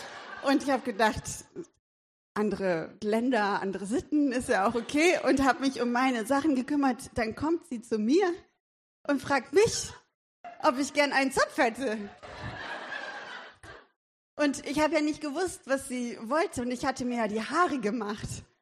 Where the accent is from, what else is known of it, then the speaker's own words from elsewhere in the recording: Wuppertal, North Rhine-Westphalia, Germany; Ich komme eigentlich aus Wuppertal, die beste Stadt der Welt.